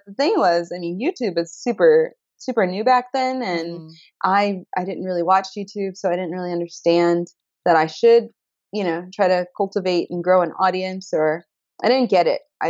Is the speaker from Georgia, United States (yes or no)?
yes; Georgia, United States; Well, I was already a little bit different growing up in Georgia because my family, we didn't eat any red meat or pork.